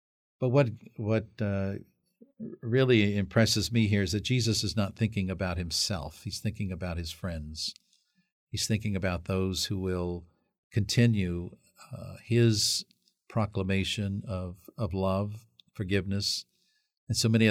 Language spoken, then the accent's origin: English; Corpus Christi, Texas, United States; when people here ask me where I'm from, other bishops or other people, and I say I'm from Corpus Christi, and they say, is that actually the name of your diocese?